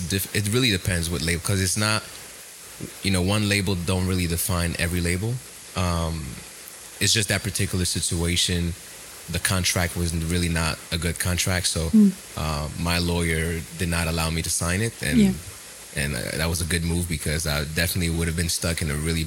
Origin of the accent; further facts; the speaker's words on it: Florida, United States; also born or lived in Montreal, Canada / Los Angeles / Atlanta; I was born in Montreal, grew up in Florida, moved to LA, Atlanta, kind of moved around a lot.